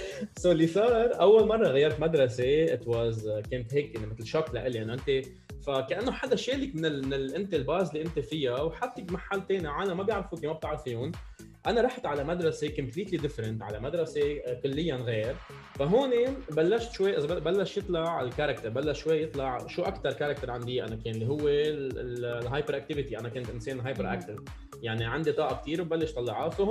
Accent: Lebanon; أنا ربيت بلبنان، ربيت بعائلة، نحن عائلة صغيرة، أنا وأمي وبي وخيي

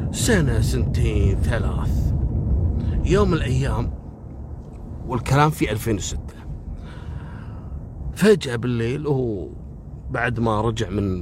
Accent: Kuwait; في منهم لاعب عندنا في الكويت

